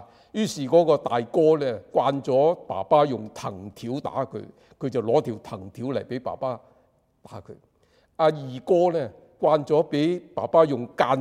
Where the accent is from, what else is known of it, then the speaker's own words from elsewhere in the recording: China; 所以我們中國人應該很明白